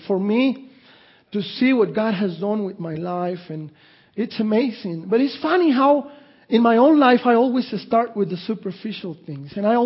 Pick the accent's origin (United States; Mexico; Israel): Mexico; I didn't grow up celebrating Thanksgiving, growing up in Mexico.